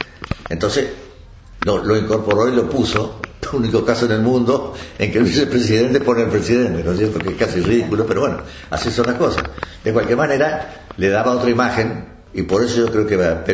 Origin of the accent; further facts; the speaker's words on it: Argentina; Pero así somos los argentinos.